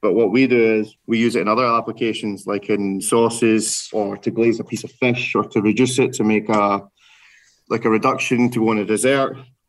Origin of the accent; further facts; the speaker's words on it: Glasgow, Scotland, United Kingdom; But I'm from Glasgow, so I'm keeping to my roots slightly